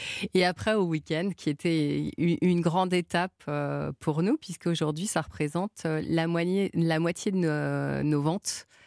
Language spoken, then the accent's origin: French; Grignan, Auvergne-Rhône-Alpes, France; Je suis d'accord, je suis de Grignan.